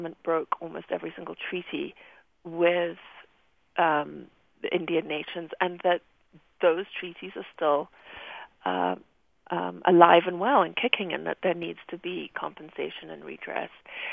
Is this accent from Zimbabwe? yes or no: yes; Zimbabwe; I come from Zimbabwe, where those rights are not granted to the people